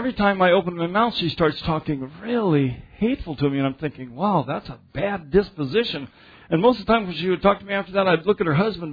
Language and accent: English; Arkansas, United States; I'm a woodsman from Arkansas. This is my home turf.